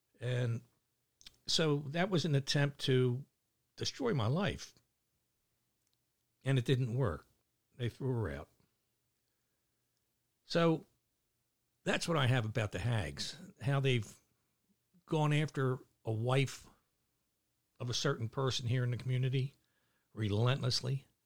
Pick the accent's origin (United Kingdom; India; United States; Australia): United States; Baltimore, Maryland; accent: Baltimore; I'm like, hell no, I'm from Baltimore. It's a Baltimore accent.